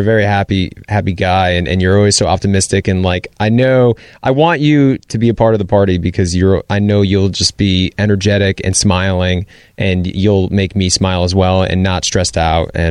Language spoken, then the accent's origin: English; Rhode Island, United States; obviously I'm born and raised in Rhode Island